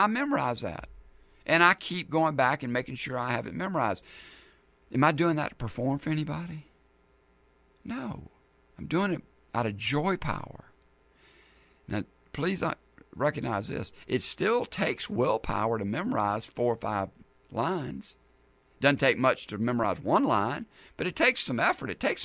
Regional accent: the South, United States; And even though I'm from the South, you can get a little bit of an Italian dialect in there, accent.

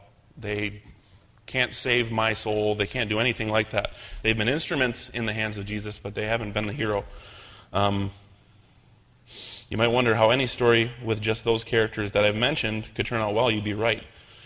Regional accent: Michigan, United States; like a boy growing up in West Michigan, his hand is there guiding every little detail

